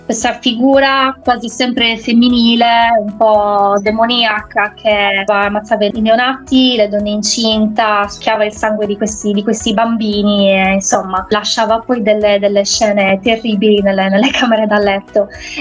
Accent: Villacidro, Sardinia, Italy; Io sono di Villa Cidro, sono cresciuta con un po' di storie che riguardavano queste creature

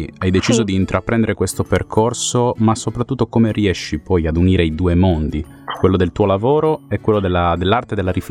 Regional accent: Sardinia, Italy; anche io infatti sono sardo e è come se ci fosse un legame particolare con questa terra così antica.

